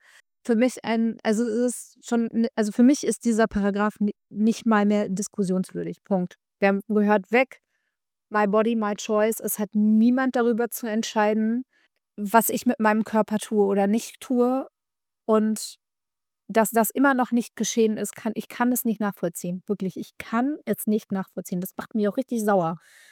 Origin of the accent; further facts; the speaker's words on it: Minden, North Rhine-Westphalia, Germany; born there; also born or lived in Hanover; ich bin geboren in Minden tatsächlich, habe meine Ausbildung hier gemacht und bin dann, hab in meiner Ausbildung meinen Mann kennengelernt. Und mit dem bin ich dann nach Hannover gegangen. Dort waren wir 10 Jahre